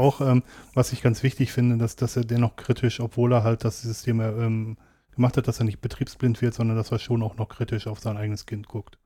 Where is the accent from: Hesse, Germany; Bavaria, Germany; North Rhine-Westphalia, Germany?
North Rhine-Westphalia, Germany; ich komme aus dem Ruhrgebiet. Das Ruhrgebiet ist durch den Strukturwandel, sind da sehr viele Leute arbeitslos geworden.